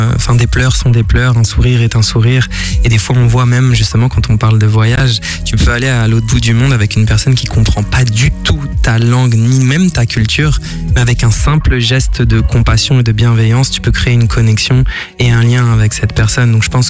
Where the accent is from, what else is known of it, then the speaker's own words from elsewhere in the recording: Paris, Île-de-France, France; Parce que je viens de Paris de base.